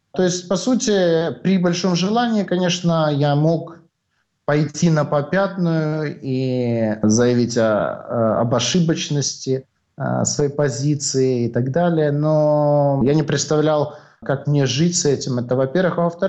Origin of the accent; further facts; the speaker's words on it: Russia; born there; Слышите, русский язык — это мой родной язык.